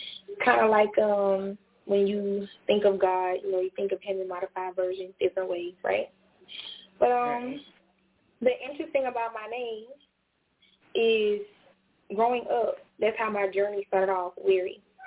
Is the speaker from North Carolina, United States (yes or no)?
no; Orangeburg, South Carolina, United States; I also put out a song with a local rapper from my hometown of Orangeburg, South Carolina.